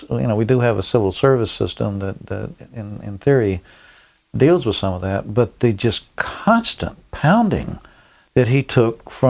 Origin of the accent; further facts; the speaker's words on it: Montgomery, Alabama, United States; I grew up in Montgomery, Alabama.